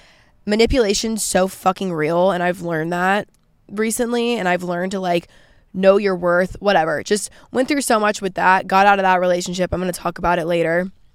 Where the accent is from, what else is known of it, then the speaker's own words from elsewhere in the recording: Georgia, United States; I'm back in my hometown in Georgia. I've been up here for like 3 weeks now.